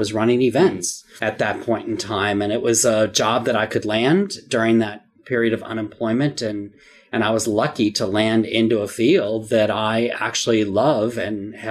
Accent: United States; moved away as an adult; now in Sydney, Australia; Yes, that's right. You can probably tell by my accent, right?

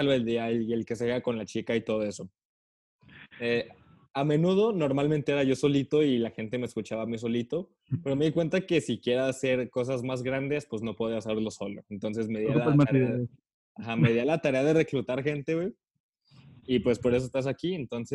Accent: Guadalajara, Jalisco, Mexico; yo soy de Guadalajara

